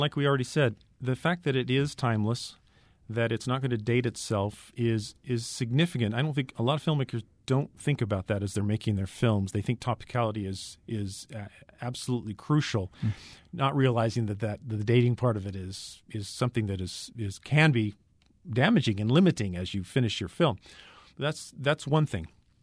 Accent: California, United States; I know I'm from Central California, living in this area, but I'm from Central California.

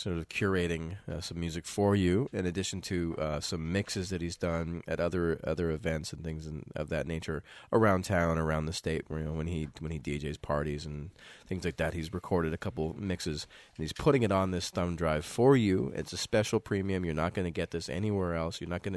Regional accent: Mililani, Hawaii, United States; Ooh, my hometown.

